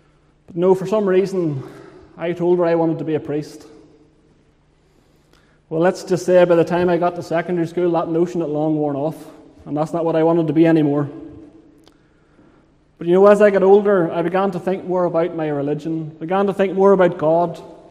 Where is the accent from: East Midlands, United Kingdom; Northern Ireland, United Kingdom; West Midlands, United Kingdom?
Northern Ireland, United Kingdom; I'm currently attending Liverpool Church, but as I'm sure you can tell, Mr. Park said this morning, I'm not a Scouser. Spent most of my life growing up in County Armagh here in Northern Ireland.